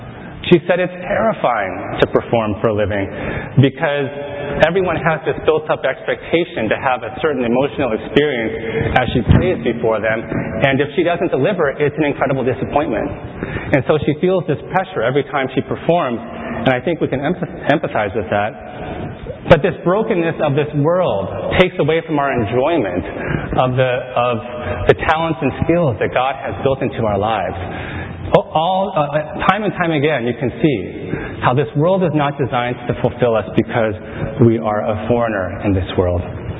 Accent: United States; And so the waitress asked me, where's your home? I said, okay, I'm from the United States.

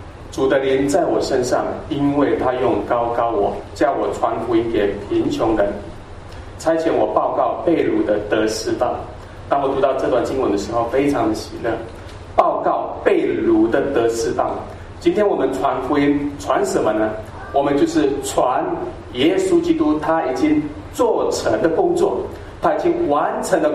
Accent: Taiwan; 你们都知道我是台湾的原住民嘛，哈，高山族

